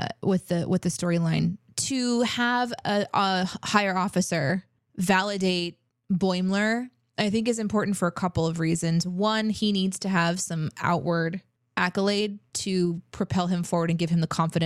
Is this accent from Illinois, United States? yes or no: no; Missouri, United States; So I come from the Southwest Missouri, where farms are very normal to see, and farm animals are normal to see.